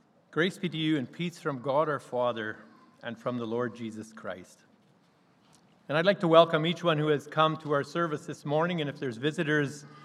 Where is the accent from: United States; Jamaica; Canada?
Canada; McGregor, Manitoba; I'm from McGregor, Manitoba.